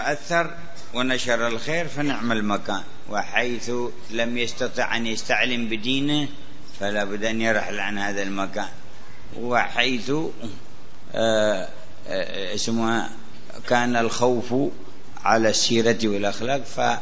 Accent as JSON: {"language": "Arabic", "country": "Yemen", "said": "وبعض الصالحين في بعض المناطق هنا عندنا في اليمن"}